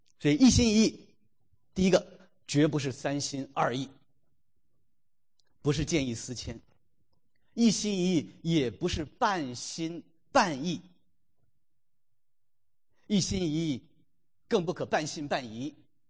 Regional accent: Changchun, Jilin, China; 我老家东北在长春那边是腌酸菜挖地窖啊

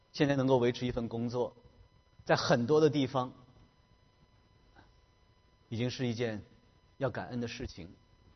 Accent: China; 我们中国人有一句老话叫做家和万事兴

